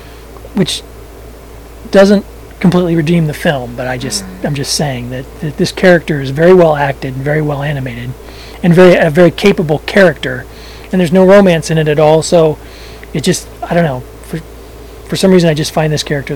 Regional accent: United Kingdom; Well, then I'm really bad at being British.

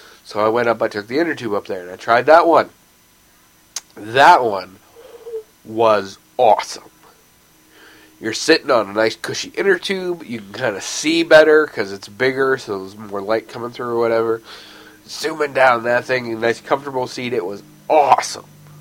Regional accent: Salem, Oregon, United States; Which was also the name of an amusement park where I grew up in Salem, Oregon, that I actually really enjoyed.

